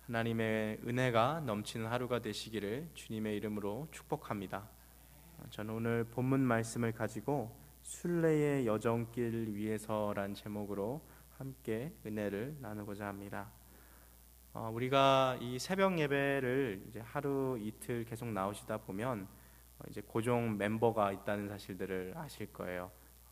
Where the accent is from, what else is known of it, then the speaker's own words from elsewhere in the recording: South Korea; 제가 원래는 이 지방 출신이어서